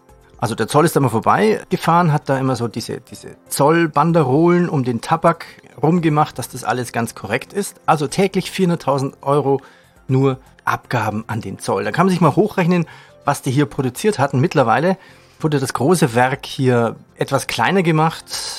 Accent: Bavaria, Germany; wir kommen hier aus Franken, ein bisschen fränkisch

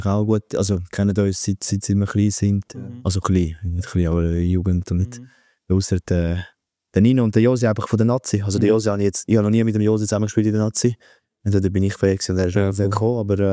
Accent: Switzerland; wir als Schweizer müssen uns gar nicht mehr so viel verstecken.

